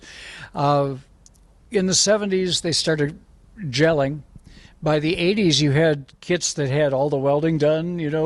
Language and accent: English; Anderson, Indiana, United States; I'm from Anderson, Indiana, just right outside of Indianapolis.